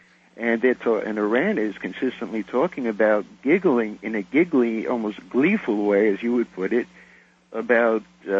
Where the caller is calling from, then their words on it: Alberta, Canada; I'm calling from Alberta.